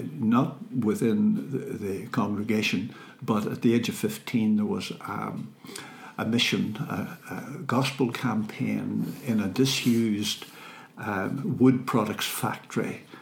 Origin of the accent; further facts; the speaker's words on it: Northern Ireland, United Kingdom; You wouldn't have bought a car from a Fermanagh man because the roads were so bad.